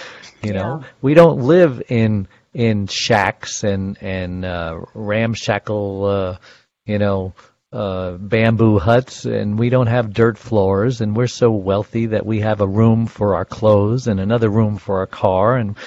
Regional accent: Brooklyn, New York, United States; born there; And I was born in Brooklyn.

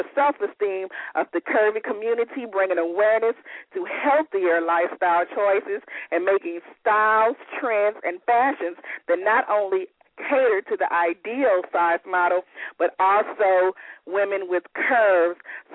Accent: the South, United States; Okay. Well, I'm used to hot. I'm from the South, so that's okay.

